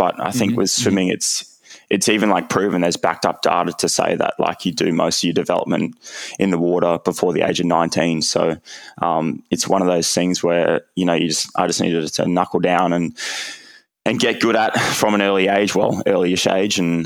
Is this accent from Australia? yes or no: yes; Hervey Bay, Queensland, Australia; as a young kid growing up in Hervey Bay, a bit of a smaller town and city.